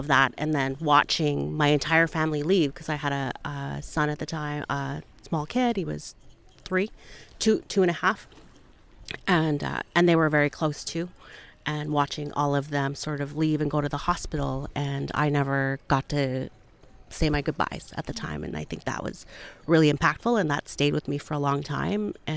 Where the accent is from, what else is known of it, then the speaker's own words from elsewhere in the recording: Alberta, Canada; I am originally from Piikani First Nation, which is part of the Blackfoot Confederacy in southern Alberta.